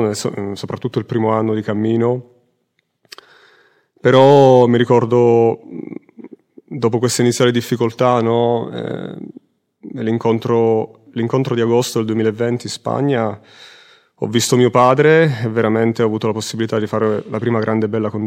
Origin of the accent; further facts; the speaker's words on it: Abruzzo, Italy; sono abruzzese, sono 3 anni e mezzo che sono in cammino